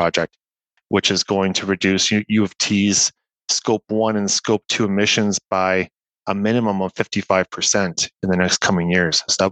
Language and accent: English; Winnipeg, Manitoba, Canada; I'm a prairie boy at heart. I grew up in Winnipeg, Manitoba.